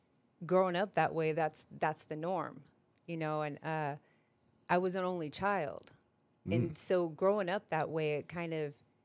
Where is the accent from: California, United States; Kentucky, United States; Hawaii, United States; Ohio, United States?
California, United States; El Cajon; So I grew up in El Cajon apartments. You know, it was ghetto and, you know, that's just how it was.